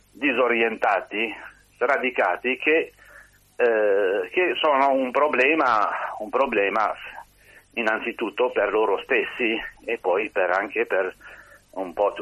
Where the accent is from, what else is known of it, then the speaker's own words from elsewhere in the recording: Algeria; first language Berber; Italian is a second language; sono algerino e sono di madrelingua berbera